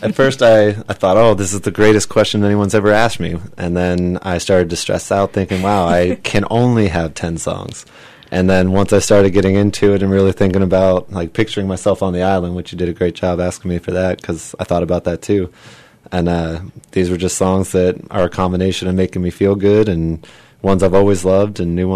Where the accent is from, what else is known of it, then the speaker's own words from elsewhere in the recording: Pennsylvania, United States; also born or lived in Oregon; I was born in Oregon originally, and my mom, through some traveling and going back and forth, ended up back in Pennsylvania, where my mom's side of the family was all from.